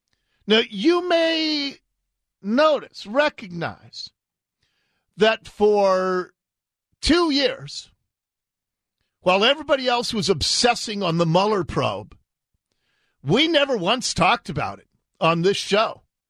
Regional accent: United States; As an American, I'm incredibly happy.

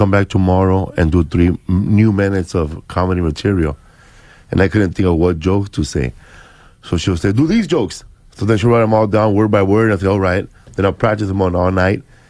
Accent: Los Angeles, California, United States; Yeah, she grew up in Hazard neighborhood, and I grew up over there in Boyle Flats neighborhood.

